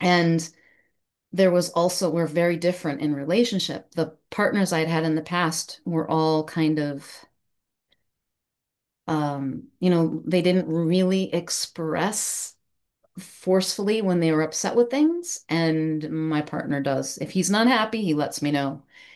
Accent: United States

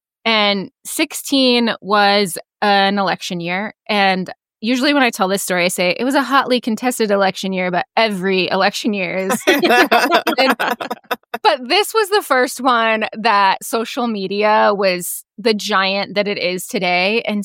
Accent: Nebraska, United States; So I grew up in Northeast Nebraska on a small feed yard, and I went to college thinking I was going to be a veterinarian

